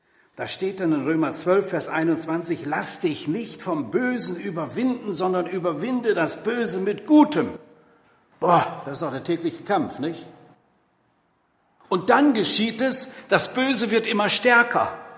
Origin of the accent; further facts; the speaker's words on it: Hamburg, Germany; Könnt ihr euch vorstellen, wie ich mich gefreut habe als Hamburger Jung?